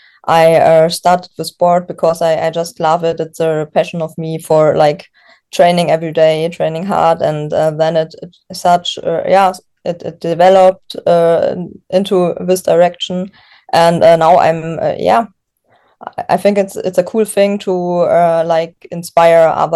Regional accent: Bavaria, Germany; I grew up near Munich.

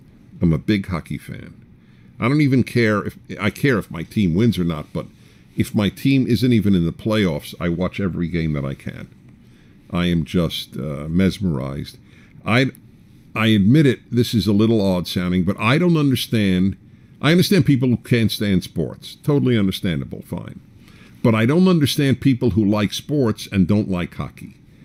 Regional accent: New York City, New York, United States; When I was in high school, I was raised and I grew up in New York City.

